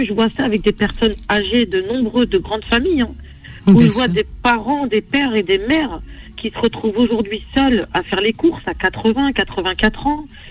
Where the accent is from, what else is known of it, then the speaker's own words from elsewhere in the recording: France; born there; Je suis née ici en France.